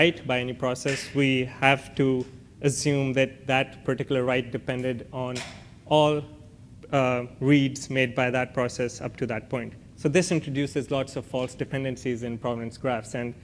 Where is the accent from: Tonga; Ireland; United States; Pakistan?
Pakistan; I'm visiting SRI from Pakistan